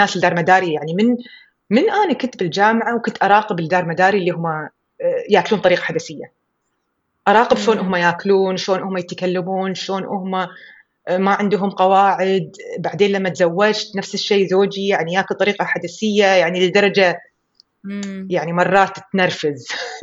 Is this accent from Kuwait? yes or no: yes; Kuwait; accent: Kuwaiti; وإن شاء الله المستمعين فاهمين لهجتي، لأن ما راح أقدر أتكلم بأي لهجة ثانية غير الكويتي.